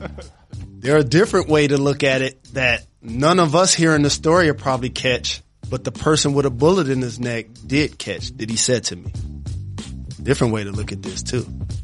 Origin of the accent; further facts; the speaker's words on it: Detroit, Michigan, United States; Like, I'm from Detroit.